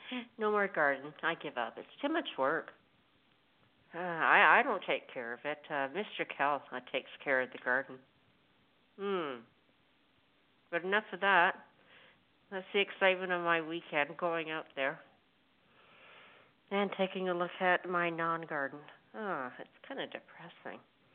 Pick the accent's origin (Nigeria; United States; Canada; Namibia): Canada; because, you know, I hail from Canada.